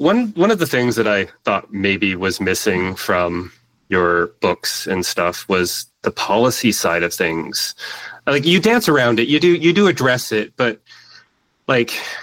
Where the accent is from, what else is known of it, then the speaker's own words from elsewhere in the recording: Canada; So if you want to take, so me being Canadian and obviously would be left wing in the States